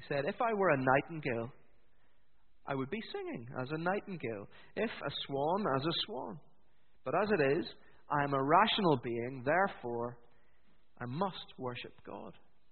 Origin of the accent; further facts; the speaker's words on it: Northern Ireland, United Kingdom; You may detect from my accent that I'm from Northern Ireland.